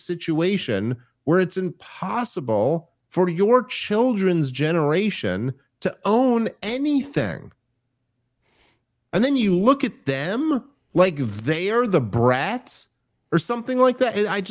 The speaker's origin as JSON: {"language": "English", "town": "Brooklyn", "region": "New York", "country": "United States", "tie": "born or raised there", "said": "And I grew up in Park Slope. And just to give you a perspective, and this is not an exaggeration, when I was a kid, I was born in the early 80s. I grew up in the 80s and the 90s."}